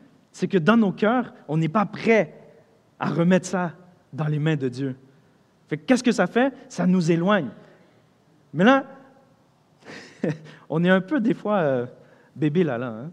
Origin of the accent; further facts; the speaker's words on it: Montreal, Quebec, Canada; now in Sherbrooke, Canada; quand j'ai déménagé à Sherbrooke, parce que moi je viens de Montréal, et je me suis marié, et c'est à cause de ça que je suis ici